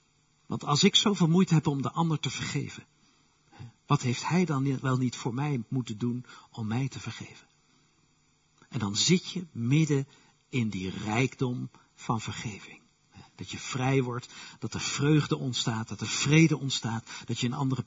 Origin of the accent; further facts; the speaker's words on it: Utrecht, Netherlands; Dat gebeurde thuis bij ons in Utrecht. En er waren momenten dat ik als kind bij de deur stond, de tussendeur, de schuifdeuren van ons huis.